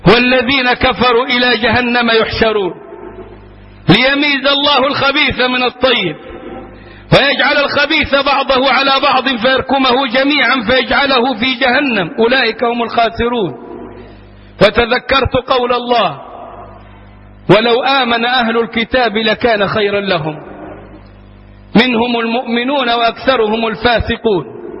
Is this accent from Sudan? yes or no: no; Egypt